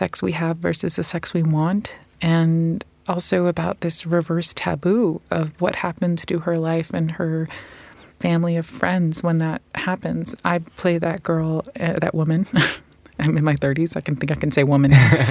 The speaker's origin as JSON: {"language": "English", "region": "New York", "country": "United States", "tie": "born or raised there", "moved": "as an adult", "lives_now": "London, United Kingdom", "said": "I moved from my hometown of New York to London to make The Miseducation of Cameron Post."}